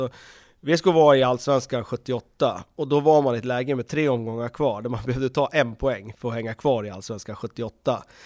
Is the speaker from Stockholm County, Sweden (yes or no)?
no; Västerås, Västmanland County, Sweden; Men när jag växte upp här i Västerås